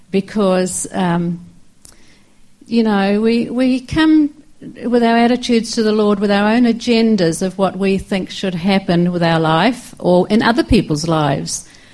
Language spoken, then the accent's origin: English; Sydney, New South Wales, Australia; born there; I was born at the end of the war, and that's the Second World War. And I was born in Sydney, Australia.